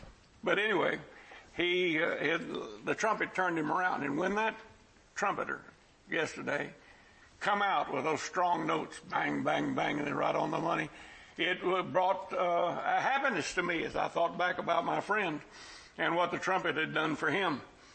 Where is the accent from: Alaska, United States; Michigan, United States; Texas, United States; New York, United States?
Texas, United States; San Antonio; And I would tell them, I'm from San Antonio where the sun spends the winter.